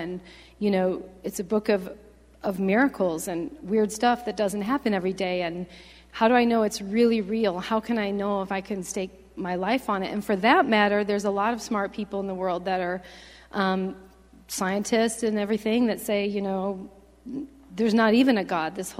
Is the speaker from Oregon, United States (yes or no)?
no; Illinois, United States; So I grew up in Northern Illinois. I was the second of four girls and a boy on a dairy farm.